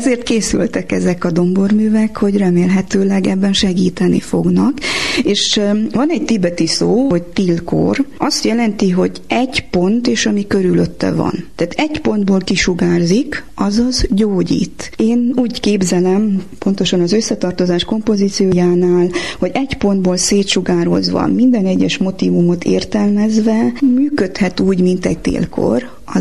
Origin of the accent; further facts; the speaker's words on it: Transylvania, Romania; Én Erdélyben nőttem fel, és azért ott tudjuk, hogy a Hargita tetején a fenyő még a sziklába is meg tud kapaszkodni